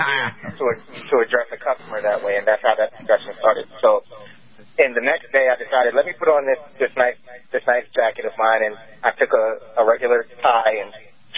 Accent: Long Island, New York, United States; I grew up on Long Island, New York, and okay. Long Island, if you've ever lived there, if you've ever experienced life there, Long Island, in my opinion, is one of the most racist places in the United States.

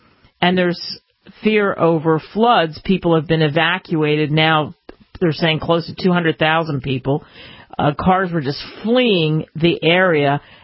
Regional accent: Pennsylvania, United States; born or raised there

